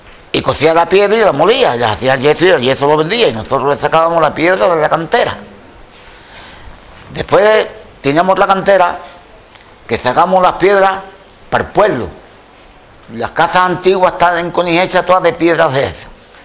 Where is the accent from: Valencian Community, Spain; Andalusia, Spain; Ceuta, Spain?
Andalusia, Spain; Conil; yo nací en Conil y en Conil estoy.